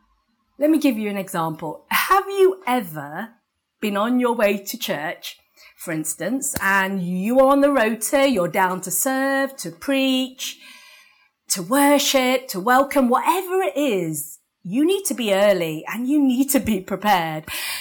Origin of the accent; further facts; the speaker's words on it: England, United Kingdom; we're English, we know how to speak English, and our accent is the best accent, right?